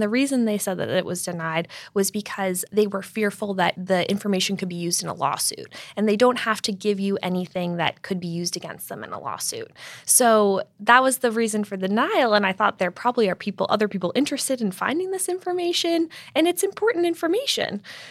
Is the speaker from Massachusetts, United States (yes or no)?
yes; Massachusetts, United States; Like I'm from Massachusetts. I've been a reporter in Massachusetts before.